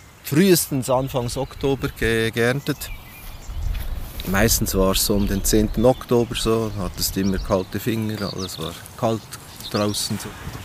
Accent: Erlach, Bern, Switzerland; Aber ich bin in Erlach aufgewachsen

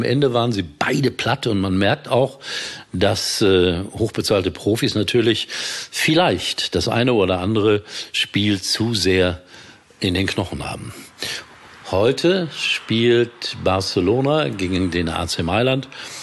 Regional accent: Gelsenkirchen, North Rhine-Westphalia, Germany; was ich mir da über meine Heimatstadt angucken musste.

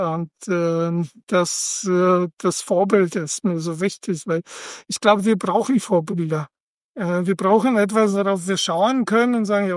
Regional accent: Poland; now in Germany; ich bin auch aus Polen ausgewandert

